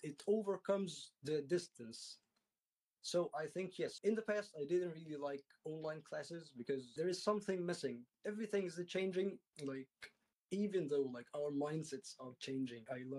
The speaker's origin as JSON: {"language": "English", "country": "Egypt", "said": "I'm from Egypt, 29."}